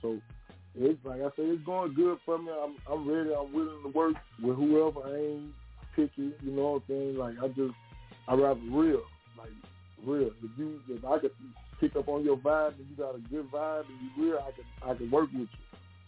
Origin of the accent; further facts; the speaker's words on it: Baton Rouge, Louisiana, United States; Growing up in Baton Rouge, it's like you basically it's like crabs in the bucket.